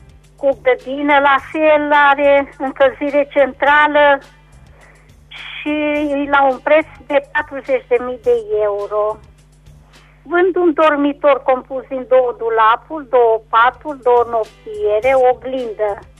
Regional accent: Reșița, Caraș-Severin, Romania; din Reșița

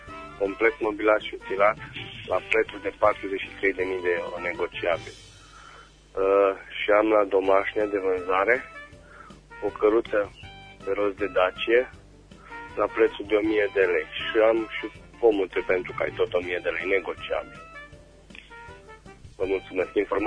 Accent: Băile Herculane, Caraș-Severin, Romania; sunt din Băile Hasulane

